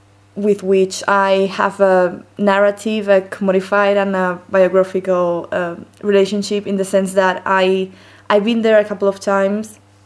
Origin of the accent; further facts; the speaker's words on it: Spain; I am 21 years old, and I'm from Spain